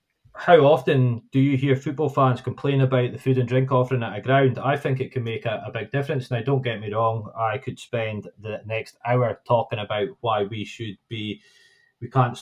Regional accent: Nairn, Scotland, United Kingdom; I'm from Nairn, I support Nairn County.

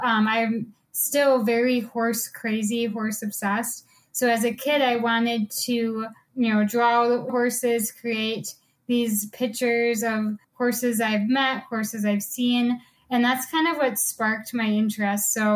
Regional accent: Wisconsin, United States; I'm based in Wisconsin. I was born and raised in Wisconsin, currently living in the Milwaukee suburbs area.

